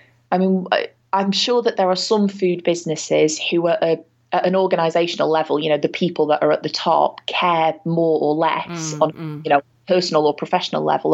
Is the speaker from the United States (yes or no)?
no; England, United Kingdom; We're English, we suck at bartering.